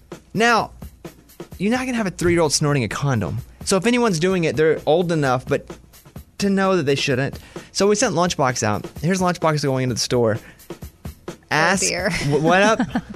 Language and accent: English; Arkansas, United States; And part of that's because where I grew up in Arkansas, we didn't have any sort of nice pizza places.